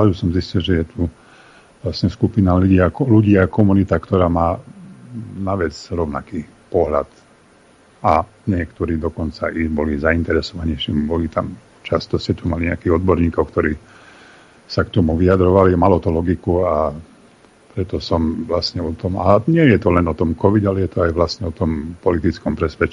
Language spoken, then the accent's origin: Slovak; Spišská Nová Ves, Košice Region, Slovakia; ale ja som pôvodom zo Spišskej Novej Vsi, kde sa tiež hral dobrý basketbal